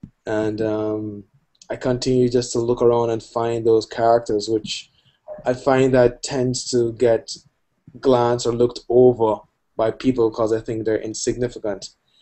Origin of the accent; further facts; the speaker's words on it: Jamaica; I had wanted to answer a question for myself, which is, who was I as a Jamaican? What was my Caribbean identity or Jamaican identity?